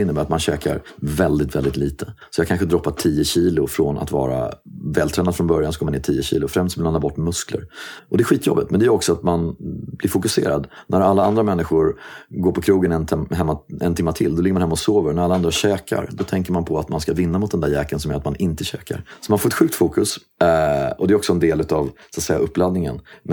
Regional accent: Sundbyberg, Stockholm County, Sweden; Men jag växte upp i Hallonbergen. Jag växte upp i Ursvik, en bit härifrån. Jag gick i Hallonbergsskolan.

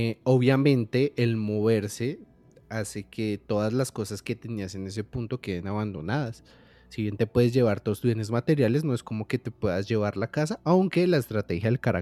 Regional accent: Bogotá, Colombia; Porque es que ese punto fue tan neurálgico para nosotros como bogotanos

